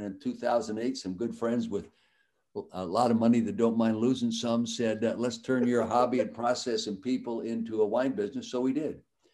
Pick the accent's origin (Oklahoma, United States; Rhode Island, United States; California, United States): California, United States; Calistoga; Growing up in the Napa Valley like I did in Calistoga, the north end of the valley